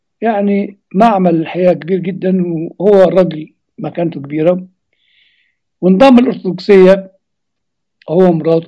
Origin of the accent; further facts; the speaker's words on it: Egypt; هو الكلام ده كان بيتقال عندنا في مصر من حوالي 30-40 سنة، وربما لسه بيتقال.